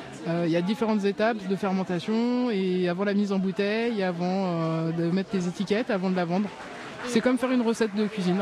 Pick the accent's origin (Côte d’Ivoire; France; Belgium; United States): France; Paris, Île-de-France; Alors, je viens de Paris